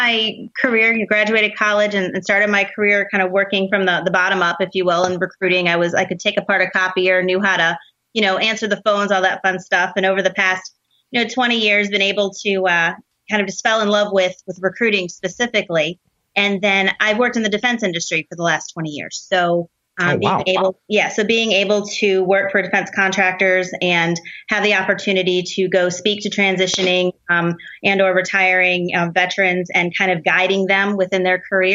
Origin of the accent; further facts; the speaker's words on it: Massachusetts, United States; now in Maryland, United States; I am currently in Southern Maryland.